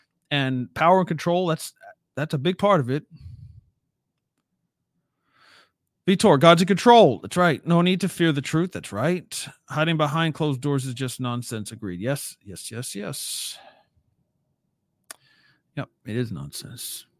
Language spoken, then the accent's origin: English; United States; just being an American on this, I am an American. I consider myself patriotic. I kind of like it here.